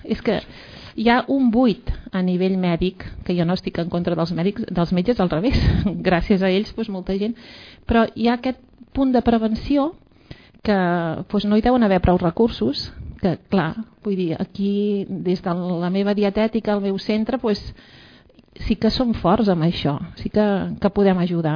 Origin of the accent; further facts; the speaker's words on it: Valls, Catalonia, Spain; com que soc de Valls i estimo molt Valls